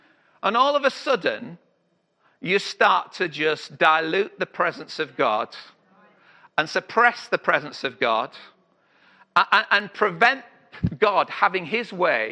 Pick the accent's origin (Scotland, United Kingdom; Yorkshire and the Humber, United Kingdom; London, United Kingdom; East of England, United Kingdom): Yorkshire and the Humber, United Kingdom; now in Sheffield, United Kingdom; I had to learn Sheffield when I came here, and I'm a Yorkshireman. But we speak proper up in North Yorkshire, not like you lot down here.